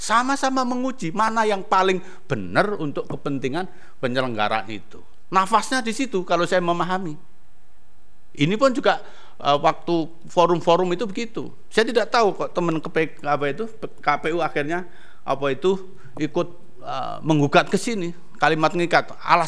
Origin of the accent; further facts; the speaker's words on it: Surabaya, East Java, Indonesia; bahasanya kurang santun ini karena saya besar di Surabaya, jadi kurang pas ini, banyak dekat dengan orang Madura itu.